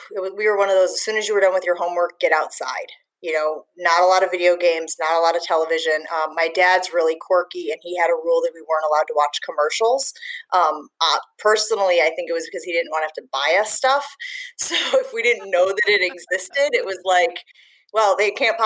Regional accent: Illinois, United States; I would tell people when I got to Marquette that I was from Northern Illinois and they would all be like, oh, suburb of Chicago. And I was like, no, like an hour from Chicago.

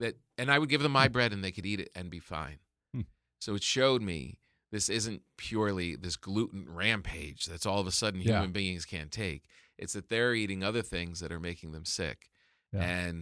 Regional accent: New Jersey, United States; I'm from New Jersey. Yeah. The beaches there are like a hidden secret.

